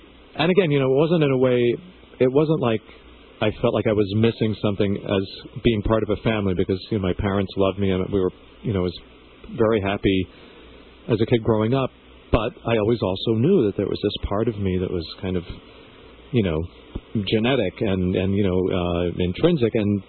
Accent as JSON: {"language": "English", "town": "Massapequa Park", "region": "New York", "country": "United States", "tie": "born or raised there", "said": "I grew up here on Long Island in Massapequa Park in what was basically... The dominant culture growing up was Italian-American."}